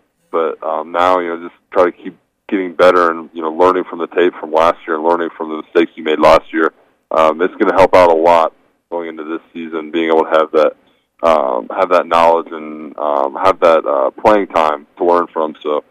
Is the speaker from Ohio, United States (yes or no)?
yes; Ohio, United States; and I grew up obviously in Ohio, so it was in Big Ten country, so I grew up watching or seeing Iowa play quite a bit